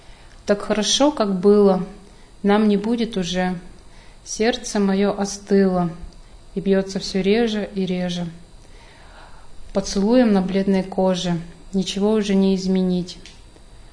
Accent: Yekaterinburg, Sverdlovsk Oblast, Russia; Да, мы вместе из Екатеринбурга, да.

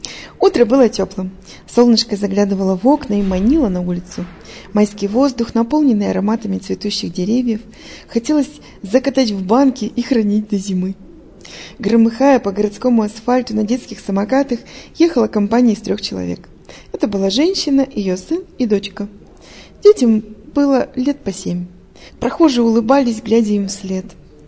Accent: Yekaterinburg, Sverdlovsk Oblast, Russia; я сама екатеринбурженка, коренная екатеринбурженка. Я родилась в Юго-Западе, ходила в 85-ю школу, жила на Бардино.

